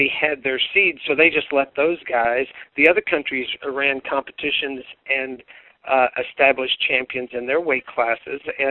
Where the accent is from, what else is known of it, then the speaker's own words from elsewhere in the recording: Kingsville, Texas, United States; through one of his black belts from my hometown in Kingsville